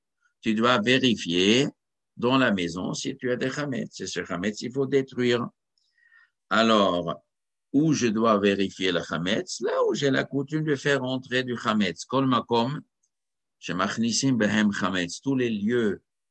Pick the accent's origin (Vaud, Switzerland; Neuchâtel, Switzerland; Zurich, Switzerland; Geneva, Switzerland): Zurich, Switzerland; Chez nous, quand j'étais enfant, j'étais à Zurich.